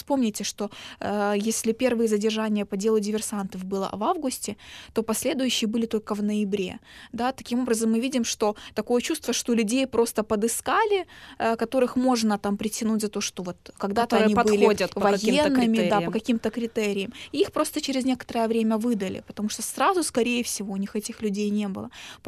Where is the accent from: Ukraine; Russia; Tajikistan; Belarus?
Ukraine; Crimea; я говорю о нем не только как крымская татарка, а в первую очередь как правозащитница